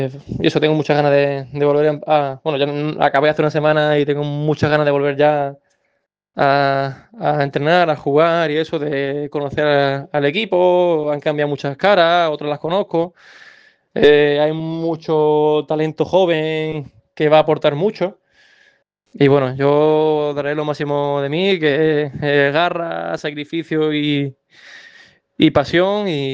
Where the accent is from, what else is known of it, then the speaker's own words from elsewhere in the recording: Málaga, Andalusia, Spain; Por volver a formar parte de este proyecto de mi tierra, ¿no? De mi Málaga.